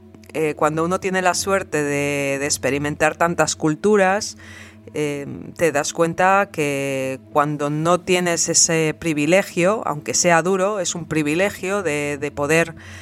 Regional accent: Basque Country, Spain; Bueno, pues yo soy del País Vasco, nací en Euskadi.

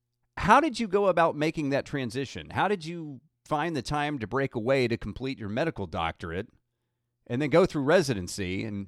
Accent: Kentucky, United States; We've got another shooting that has taken place in my home state up in the city of Louisville.

